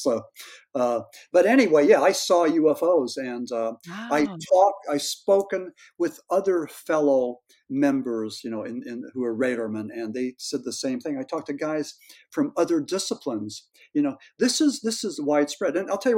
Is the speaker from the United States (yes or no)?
yes; Missouri, United States; seeing is believing. So, and I'm from Missouri.